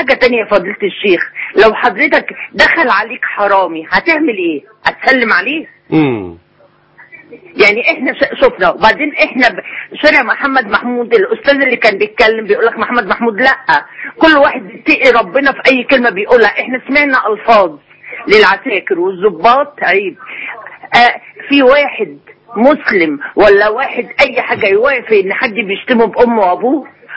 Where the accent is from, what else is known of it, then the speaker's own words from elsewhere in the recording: Egypt; إحنا مصريين